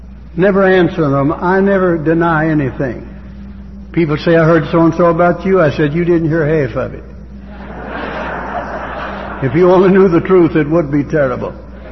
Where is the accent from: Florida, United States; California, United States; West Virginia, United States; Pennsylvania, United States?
West Virginia, United States; I was born and reared on Big Hurricane Creek and baptized by a nephew of Devil Lance Hatfield.